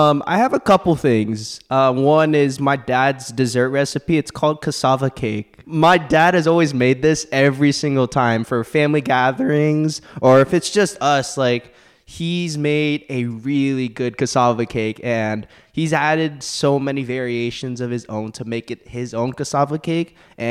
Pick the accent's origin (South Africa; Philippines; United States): Philippines; because I am Filipino myself